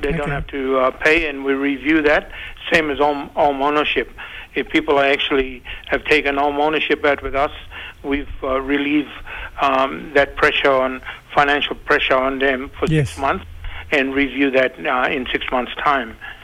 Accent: Queensland, Australia; I'm from the Eastern Island. My mom is from Moore Island in the west, but dad is actually from Ugar. So I'm an Ugar Amle from Meriam Nation.

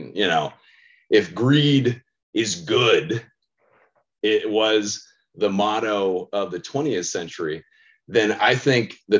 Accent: Denver, Colorado, United States; I cannot wait to feed you in my hometown of Denver.

